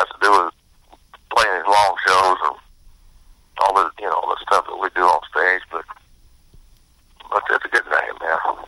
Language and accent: English; Texas, United States; also born or lived in Idaho / Kansas; Texas. Some other places too. I lived in Idaho and Kansas, but mainly in Texas. So, kind of messed my accent up pretty good, you know.